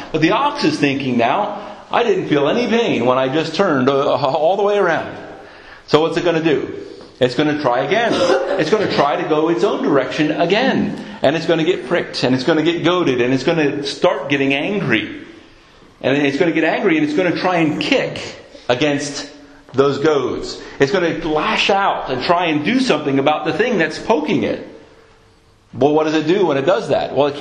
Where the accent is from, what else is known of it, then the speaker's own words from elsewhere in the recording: Philadelphia, Pennsylvania, United States; Because I grew up in Philadelphia. I grew up in a city. I was a city boy.